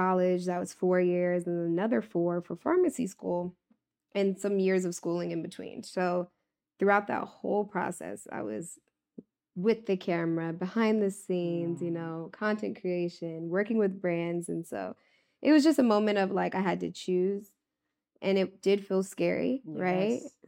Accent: Washington, District of Columbia, United States; So I'm from Washington, D.C.

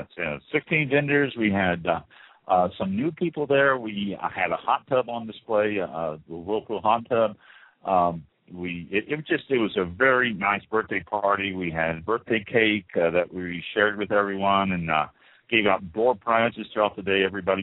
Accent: Missouri, United States; I was born and raised in Missouri, and I always called Missouri the Midwest.

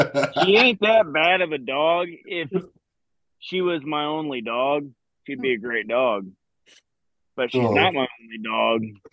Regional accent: Missouri, United States; Well, I'm from the Ozarks of Missouri. We don't have no quail.

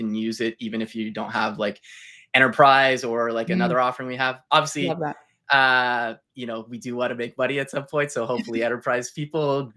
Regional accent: Montreal, Quebec, Canada; I'm from Montreal, Canada. So East Coast representing.

